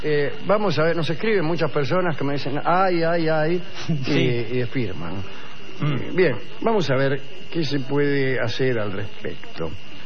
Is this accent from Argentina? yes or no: yes; Argentina; Somos periodistas argentinos. Sí. Desde acá de la NASA